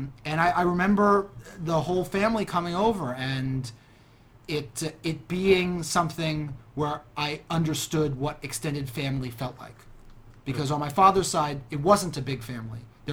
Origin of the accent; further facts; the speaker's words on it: Brooklyn, New York, United States; Growing up in Brooklyn, it's just such a different feel to be in a suburb.